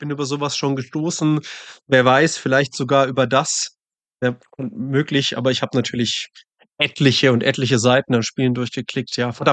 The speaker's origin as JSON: {"language": "German", "town": "Munich", "region": "Bavaria", "country": "Germany", "tie": "born there", "said": "ich bin geborener Münchner"}